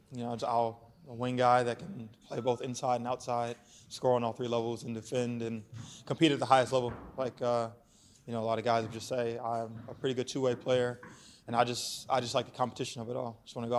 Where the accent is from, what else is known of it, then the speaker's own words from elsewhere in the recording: Chicago, Illinois, United States; So I'm from Chicago. Huge Chicago Bears fan. We suck at the moment, but just outside Chicago native.